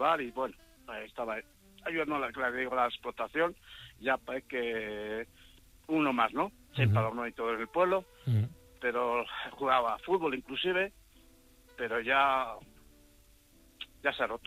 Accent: Castile and León, Spain; yo soy muy conocido porque he sido alcalde de mi pueblo muchos años.

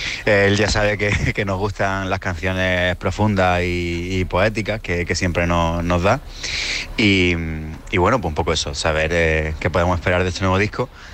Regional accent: Almería, Andalusia, Spain; de Almería.

